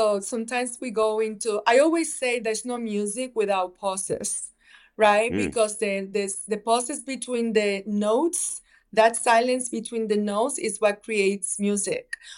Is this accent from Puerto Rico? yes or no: yes; Puerto Rico; And, you know, I'm from Puerto Rico, I'm from the Caribbean.